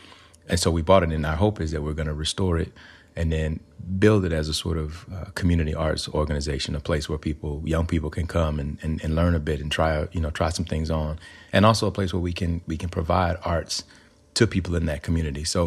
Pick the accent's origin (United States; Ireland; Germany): United States; Alabama; So growing up in Alabama, I grew up in a place where we didn't really have a lot of access to arts